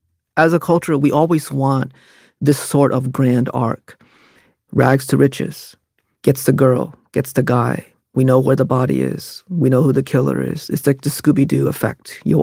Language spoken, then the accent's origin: English; Connecticut, United States; And what I saw working in the fast food, growing up in Hartford County, was that people are kind even when they know it won't matter.